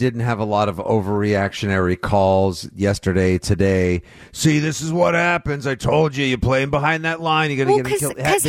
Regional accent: Braintree, Massachusetts, United States; one of my athletic rivals growing up in the South Shore in Braintree.

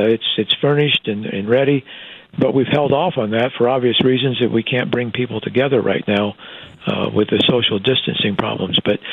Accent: Iowa, United States; is my home state.

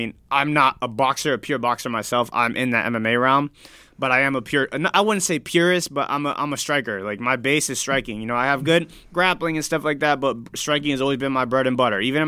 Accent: Florida, United States; I'm Miami, I'm from Broward, like I'm a South Florida guy. Like, how many guys you see come from all over the world that come and train in South Florida? Yep. I'm homegrown, born and raised here.

